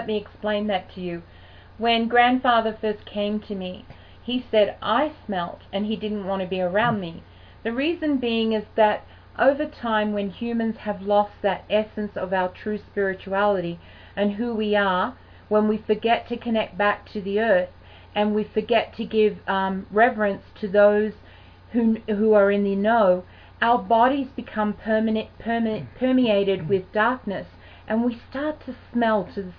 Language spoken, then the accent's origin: English; Australia; And I said, "Well, I'm from Australia."